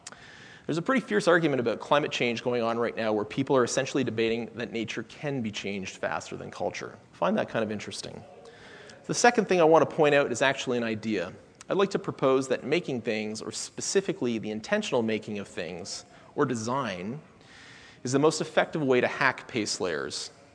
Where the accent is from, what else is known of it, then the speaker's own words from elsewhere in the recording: Canada; I'm a Canadian, and I've spent a significant amount of time in the US